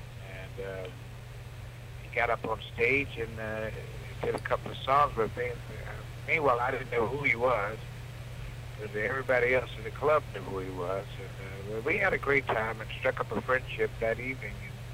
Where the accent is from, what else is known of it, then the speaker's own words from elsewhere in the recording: Norfolk, Virginia, United States; Well, I grew up in Norfolk, Virginia.